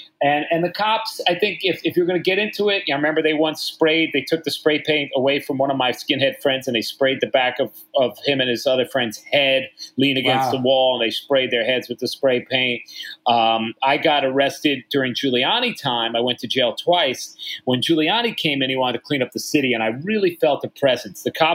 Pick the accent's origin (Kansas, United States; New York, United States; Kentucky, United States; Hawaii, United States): New York, United States; New York City; Like, I'm a New Yorker. I waited my whole fucking life to play the Garden.